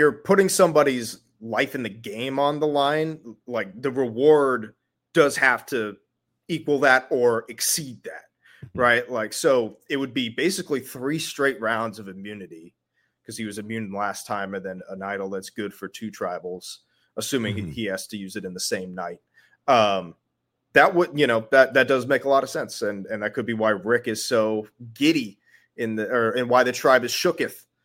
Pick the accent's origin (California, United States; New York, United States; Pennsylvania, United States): California, United States; Sacramento; He's from my hometown. I'm a huge Sacramento Kings fan.